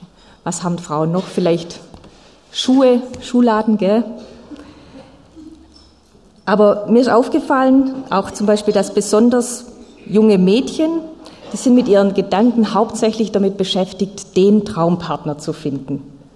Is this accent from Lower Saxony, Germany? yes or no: no; Aalen, Baden-Württemberg, Germany; moved away as an adult; now in Landshut, Germany; Meine Heimat ist in Aalen, Baden-Württemberg im Schwabenland. Aber ich bin schon 20 Jahre in Bayern und es gefällt mir sehr gut hier.